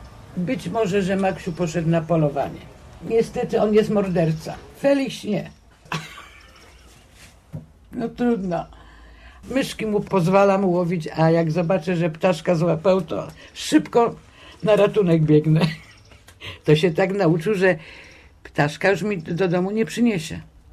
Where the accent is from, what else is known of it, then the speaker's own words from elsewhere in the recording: Poznań, Greater Poland Voivodeship, Poland; born there; Urodzona jestem w Poznaniu od 1947 roku.